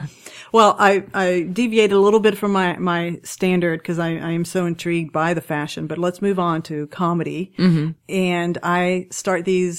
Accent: Burleson, Texas, United States

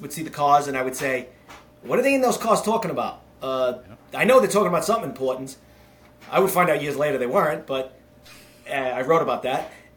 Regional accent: New York, United States; Yeah, I grew up in Queens, New York, and I grew up in a neighborhood that a lot of cops turned out of this area in Queens.

